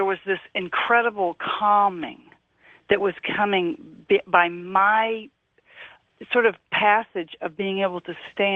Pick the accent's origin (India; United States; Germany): United States; New York; now in Santa Cruz, United States; I'm in Santa Cruz, California. Okay. So I'm a native New Yorker.